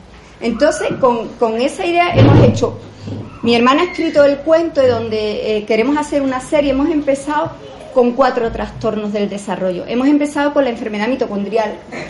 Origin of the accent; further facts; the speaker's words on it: Sanlúcar de Barrameda, Andalusia, Spain; now in Espartinas, Spain; Cuando la gente me pregunta, ¿tú de dónde eres? Y digo, yo soy de Sanlúcar. ¿Pero dónde vives? Digo, vivo en Espartina, pero soy de Sanlúcar. Porque realmente me siento sanluqueña y soy sanluqueña.